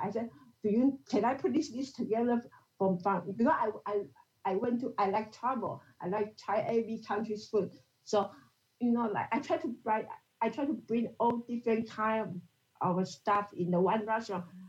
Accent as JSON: {"language": "English", "country": "Taiwan", "second_language": "English", "said": "because I'm from Taiwan"}